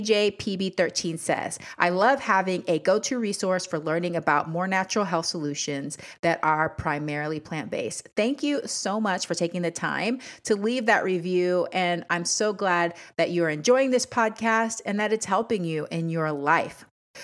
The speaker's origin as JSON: {"language": "English", "country": "Panama", "said": "I'm from Panama originally. So I know that pouring rain where you can't even hear yourself think."}